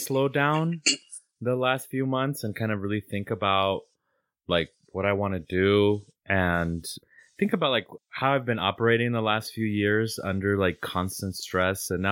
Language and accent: English; Durango, Mexico; And I'm from I'm from Durango, from El Norte. So they love their red sauces there.